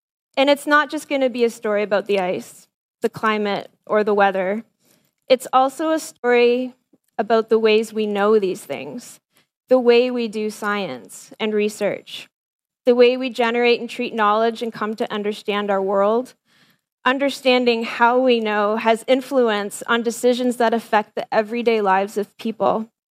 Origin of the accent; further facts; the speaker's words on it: Ontario, Canada; I'm a kid from Southern Ontario. My family is of mixed settler descent, and I was a child of the 70s and 80s.